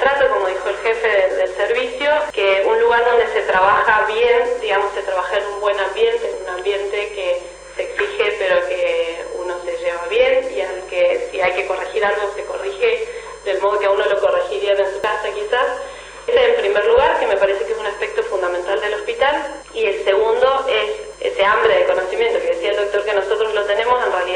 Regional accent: San Rafael, Mendoza, Argentina; Yo soy de San Rafael, yo soy de acá, mi familia es de Mendoza, pero yo soy de acá

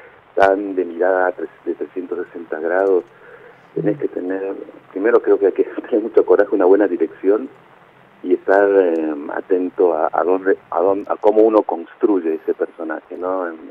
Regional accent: Cusco, Peru; also born or lived in La Plata, Argentina; nací en La Plata en el 61, en el Hospital San Martín de La Plata. Mi papá es peruano, mi mamá es argentina. Al año y medio, más o menos, papá, mi mamá... papá volvió para Perú, para Cusco más precisamente, y yo me crié en Cusco, Perú

